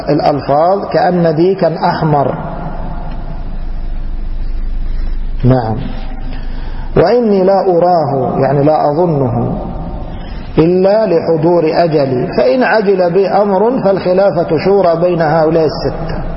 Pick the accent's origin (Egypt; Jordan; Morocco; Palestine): Egypt; هذا مشهور عندنا في مصر يقول لك يا منص منص